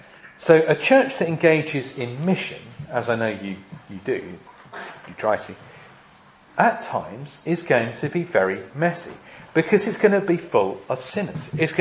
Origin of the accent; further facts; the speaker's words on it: East of England, United Kingdom; also born or lived in Wirral; I'm never quite sure what we mean by class. I'm from Essex. We have no class in every sense.